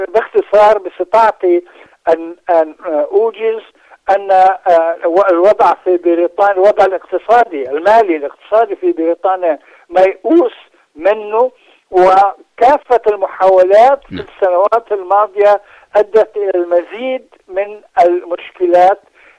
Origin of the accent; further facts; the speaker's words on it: Palestine; أنا فلسطيني